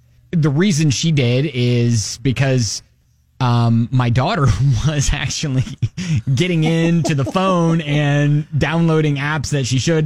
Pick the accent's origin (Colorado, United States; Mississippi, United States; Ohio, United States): Ohio, United States; Columbus; I'm from Columbus, Ohio, and my, you know, when you grow up there, your either professional sports team is Cleveland or it's Cincinnati.